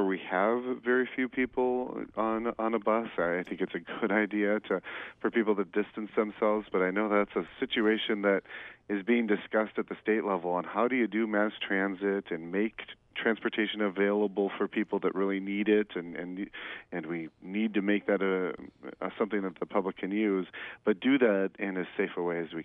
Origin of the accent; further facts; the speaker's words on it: Minnesota, United States; I'm from Minnesota originally. I grew up here. We are Minnesota tough, stoic people.